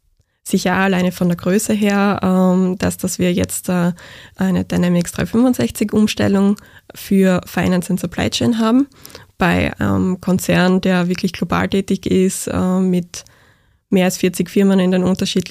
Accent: Graz, Styria, Austria; ich bin 30 Jahre alt. Ich komme aus Graz Umgebung

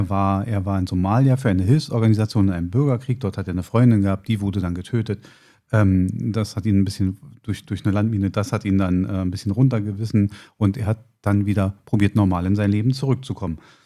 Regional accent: Berlin, Germany; wo ich ehrlich gesagt als Berliner zucke, wenn mir Soßen wie Italienisch und Curry angeboten werden.

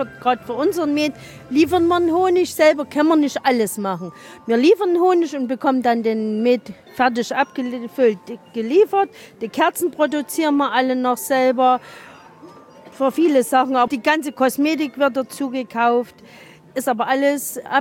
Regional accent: Wildenfels, Saxony, Germany; Wir kommen aus dem Zwickauer Land, in Wildenfels, Ortsteil Herdensdorf.

